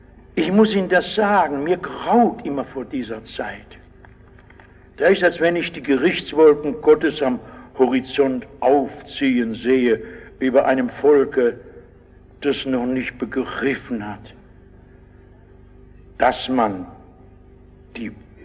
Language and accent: German; Rhineland, Germany; Also wenn ich Karneval sage, dann sage ich als Rheinländer, bei uns heißt es Karneval